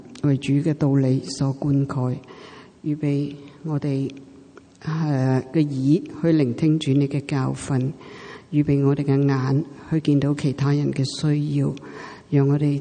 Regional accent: Hong Kong; now in Vancouver, Canada; 我哋由香港嚟到温哥华

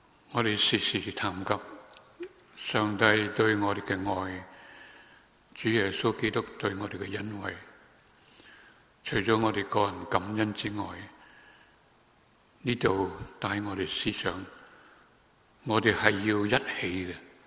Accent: China; 我哋中国人旧历嘅新年

